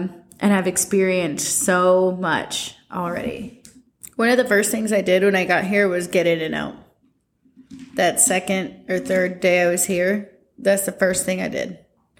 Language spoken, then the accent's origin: English; California, United States; born there; also born or lived in Alabama; I had just moved here from Alabama, but that I was born in California.